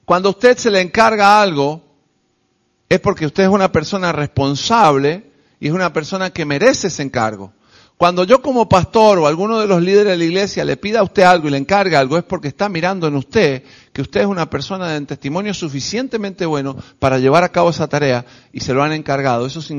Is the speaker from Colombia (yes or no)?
no; Argentina; Hermano, yo soy argentino, aquí tenemos argentinos también.